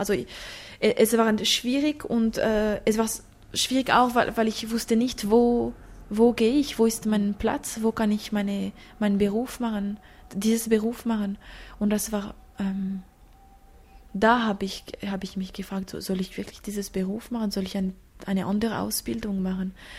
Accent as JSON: {"language": "German", "region": "Jura", "country": "Switzerland", "tie": "born or raised there", "said": "Ja, ich bin im Jura aufgewachsen, im Land."}